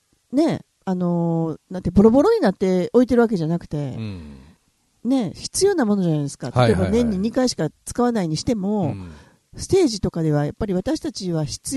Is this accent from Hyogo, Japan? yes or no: yes; Hyogo, Japan; まあ、どっちかって私兵庫県なんですけどね、最近ちょっと大阪に近くなってきて